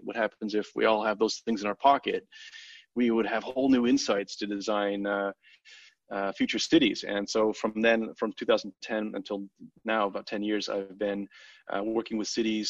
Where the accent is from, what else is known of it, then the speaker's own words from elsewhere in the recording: Vermont, United States; but I'm actually from Vermont, and I realized that if I want to study architecture and urbanism and urban planning, that I couldn't do that in the mountains of Vermont.